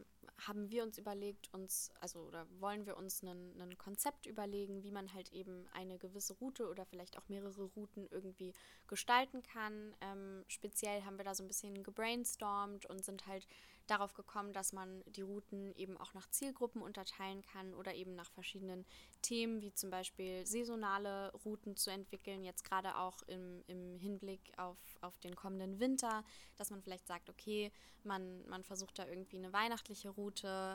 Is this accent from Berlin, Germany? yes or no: yes; Berlin, Germany; born there; ich bin gebürtige Berlinerin, komme aber eben aus dem Teil Reinickendorf, also eher im Norden Berlins.